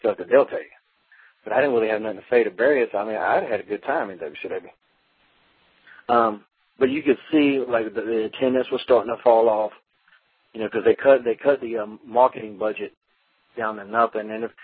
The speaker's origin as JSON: {"language": "English", "region": "North Carolina", "country": "United States", "tie": "born or raised there", "said": "you know, Mid-Atlantic, growing up in North Carolina, you know, if you're a wrestling fan, you're going to love Ric Flair"}